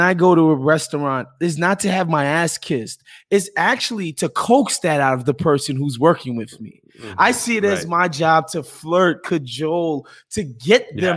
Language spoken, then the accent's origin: English; New York, United States; as a New Yorker who that whole hustle is ingrained in us from very young